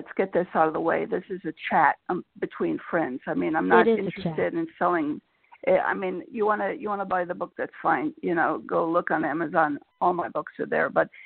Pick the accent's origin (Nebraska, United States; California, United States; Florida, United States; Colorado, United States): Florida, United States; As a teenager, I was growing up in Florida, and luck would have it, in the town or near the town where I went to high school and college in Florida